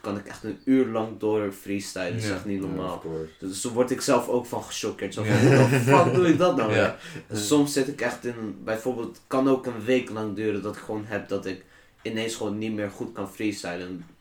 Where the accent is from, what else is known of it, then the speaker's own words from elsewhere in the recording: Turkey; ik ben Turks.